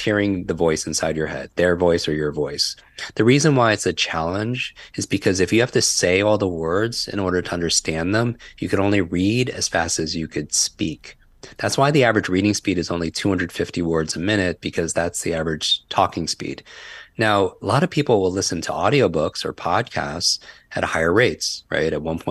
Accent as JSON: {"language": "English", "region": "New York", "country": "United States", "said": "I can't talk that slow because I'm from New York."}